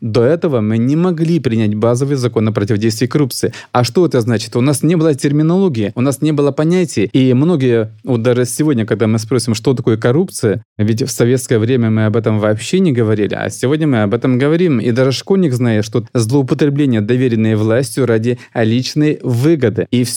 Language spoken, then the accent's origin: Russian; Russia; Я говорю, да, я из России.